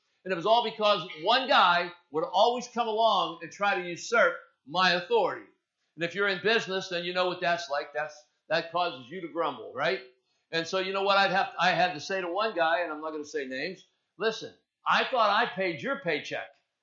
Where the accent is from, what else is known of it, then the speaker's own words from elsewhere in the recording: Coppell, Texas, United States; I was brought up in Coppell. Small community, but I had a lot of friends my age.